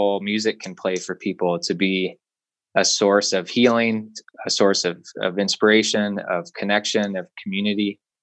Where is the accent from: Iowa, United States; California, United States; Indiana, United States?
Indiana, United States; North Manchester; bringing a festival to my hometown, actually in Northern Indiana, North Manchester.